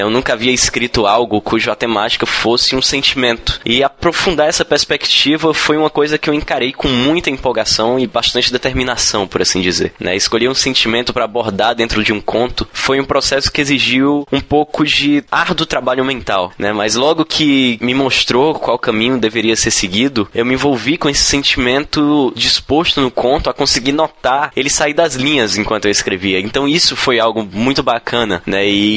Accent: Fortaleza, Ceará, Brazil; sou de Fortaleza, Ceará

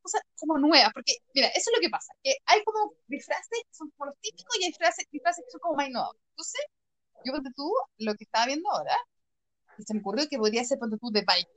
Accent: Chile; nosotros, como chilenos, nos gusta copiar las tradiciones y costumbres americanas.

